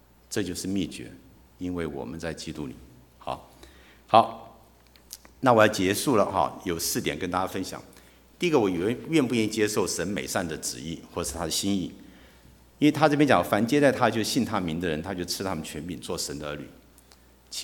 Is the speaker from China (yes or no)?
yes; China; 甚至何况我们中国人讲心有灵犀一点通嘛。